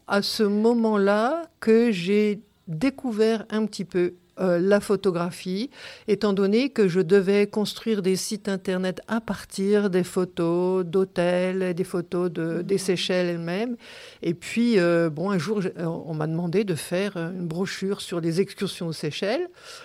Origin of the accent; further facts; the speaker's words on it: Épinal, Grand Est, France; born there; je suis née à Épinal. Épinal est ma ville natale